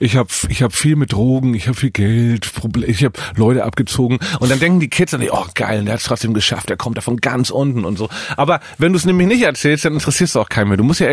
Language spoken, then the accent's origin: German; Hamburg, Germany; Immer wenn ich in meiner Heimatstadt Hamburg bin